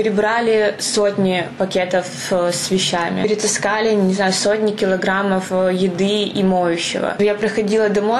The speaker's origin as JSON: {"language": "Russian", "town": "Luhansk", "region": "Luhansk Oblast", "country": "Ukraine", "said": "то, что я из Луганска, пришла в госпиталь к военным."}